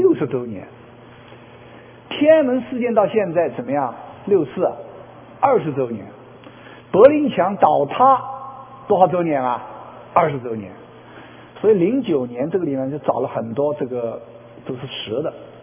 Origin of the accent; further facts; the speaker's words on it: China; 我们从大陆来的很多人就知道了